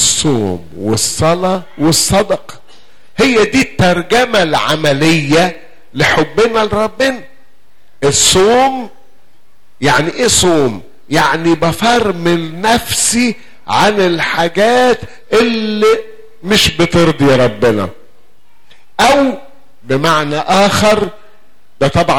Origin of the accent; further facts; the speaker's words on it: Shubra, Cairo Governorate, Egypt; الكلام ده عندنا في شبرا مش عندكم